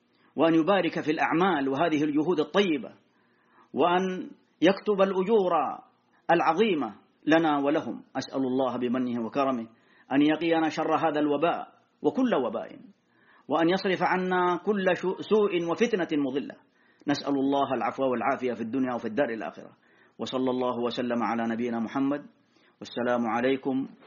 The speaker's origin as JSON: {"language": "Arabic", "country": "Saudi Arabia", "said": "ثم الشكر لولاة أمرنا وحكام بلادنا المملكة العربية السعودية"}